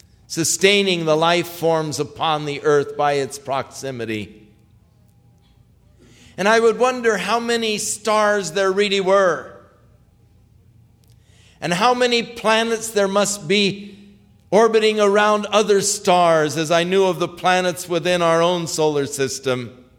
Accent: Ventura, California, United States; When I was a young boy, I grew up in Ventura. We didn't live but a few blocks from the beach.

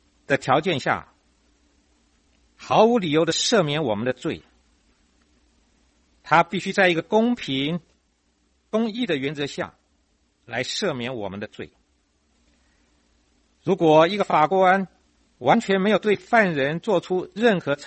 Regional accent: China; 这也是我们中国人所说的教学相长

